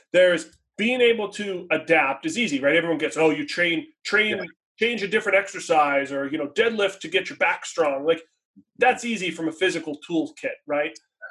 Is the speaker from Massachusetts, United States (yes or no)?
yes; Boston, Massachusetts, United States; they're a Boston-based company. I'm from Boston.